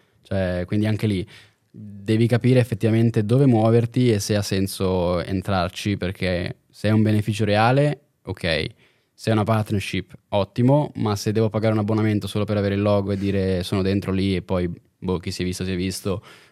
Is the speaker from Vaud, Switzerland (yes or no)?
no; Lugano, Ticino, Switzerland; noi che siamo di Lugano